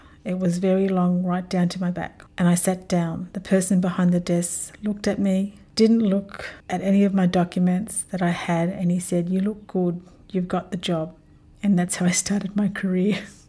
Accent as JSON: {"language": "English", "town": "Ulladulla", "region": "New South Wales", "country": "Australia", "tie": "born or raised there", "also_born_or_lived": "Narooma", "said": "My father then came back and took us to live with him and our stepmother in Ulladulla, where I grew up."}